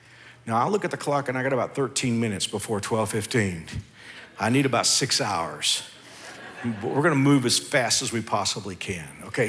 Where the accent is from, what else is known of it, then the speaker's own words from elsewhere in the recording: Texas, United States; You guys know I'm from Texas. I'm in Texas, where I'm from. High school football is the state religion of Texas.